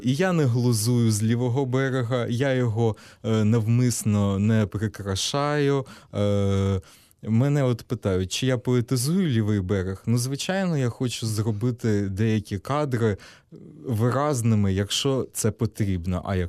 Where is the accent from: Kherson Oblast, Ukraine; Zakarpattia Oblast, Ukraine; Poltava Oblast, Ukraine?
Kherson Oblast, Ukraine; Kherson; born there; А я народився в Херсоні, тепер розмовляю вільно і спокійно українською мовою. Повертаюсь в Херсон.